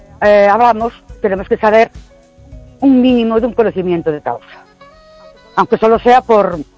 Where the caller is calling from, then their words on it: Ourense, Galicia, Spain; de Ourense.